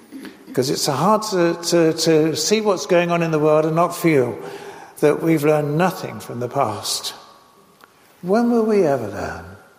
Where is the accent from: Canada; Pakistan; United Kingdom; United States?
United Kingdom; London; I was brought up in London, in the outskirts of London